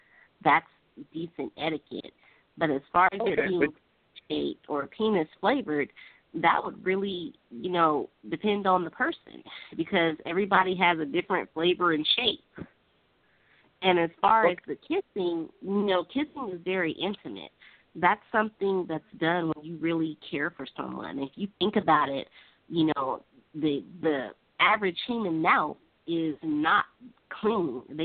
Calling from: Sacramento, California, United States; From Sacramento, California.

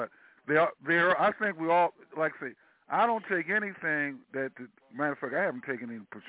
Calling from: Florida, United States; Yeah, L.A., Central Florida.

